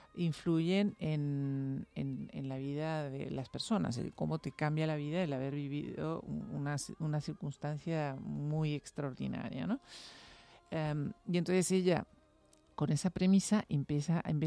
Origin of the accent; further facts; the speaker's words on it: Uruguay; now in Europe; cuando nosotros vinimos a Europa... Además es curioso porque se cumplen ahora 60 años que salimos de Uruguay